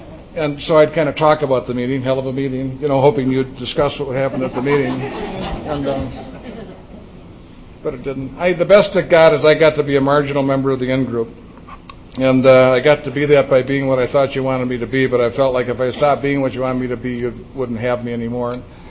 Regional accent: Saint Paul, Minnesota, United States; I'm from a large Catholic family. I grew up in St. Paul, Minnesota. We had large Catholic clans.

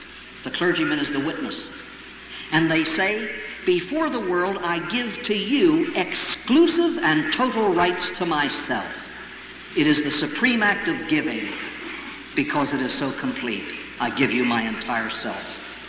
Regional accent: Maryland, United States; In my home state of Maryland, we have 23 counties.

